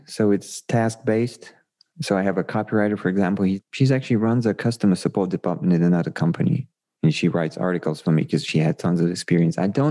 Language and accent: English; Russia; part of our team is originally from Russia. I grew up in Russia.